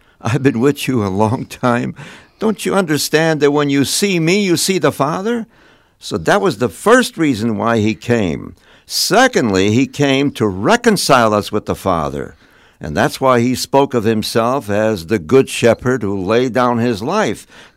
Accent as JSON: {"language": "English", "town": "Chicago", "region": "Illinois", "country": "United States", "said": "Well, I'm from Chicago, from Holy Trinity Parish."}